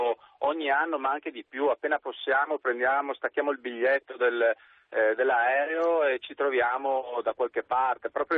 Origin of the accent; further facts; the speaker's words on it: Veneto, Italy; Ma io sono veneto, però.